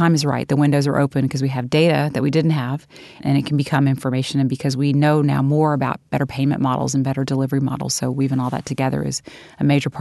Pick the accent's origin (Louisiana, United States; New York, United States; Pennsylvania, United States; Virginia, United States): Louisiana, United States; New Orleans; And so there are communities in our country where, like my hometown of New Orleans, where depending on the zip code in which you live, your life expectancy varies by 25 years.